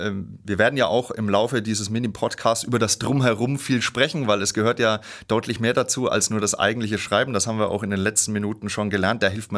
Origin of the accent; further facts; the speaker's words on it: Würzburg, Bavaria, Germany; Wir als Würzburger Leserinnen und Leser freuen uns natürlich, wenn unsere Heimatstadt da Gegenstand von auch unschönen Verbrechen wird.